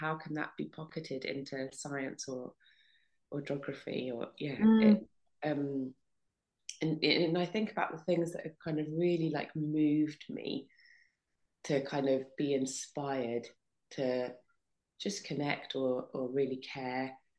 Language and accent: English; London, United Kingdom; I grew up in London. So, you know, I wasn't surrounded by nature or anything, but, you know, there are little scraps.